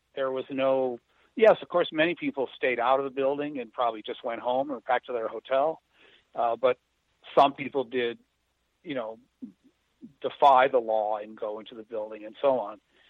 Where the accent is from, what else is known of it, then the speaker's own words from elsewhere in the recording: Minneapolis, Minnesota, United States; say, in Minneapolis, which is my hometown